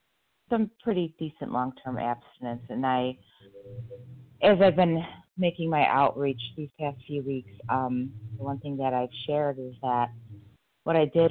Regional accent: Illinois, United States; I'm from Illinois, right outside Chicago.

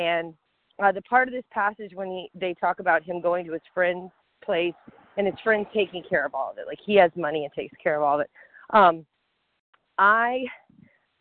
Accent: Louisiana, United States; I'm from Louisiana, guys, and I'm so nervous.

